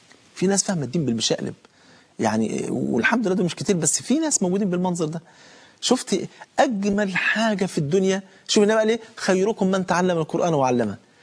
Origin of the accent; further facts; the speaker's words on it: Egypt; كان في شاب من بلاد الصعيد عندنا في مصر، الكلام ده زمان